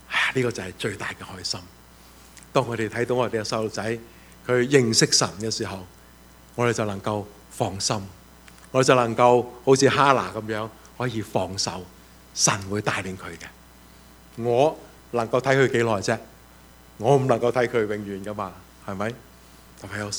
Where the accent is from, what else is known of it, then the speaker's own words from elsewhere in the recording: China; 我们中国人呢经常搞错了的